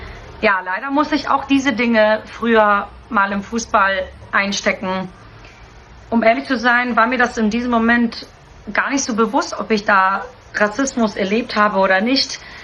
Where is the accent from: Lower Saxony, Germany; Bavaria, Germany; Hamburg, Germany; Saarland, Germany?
Hamburg, Germany; Weil ich als gebürtige Hamburgerin, ich konnte Deutsch sprechen, ich bin hier aufgewachsen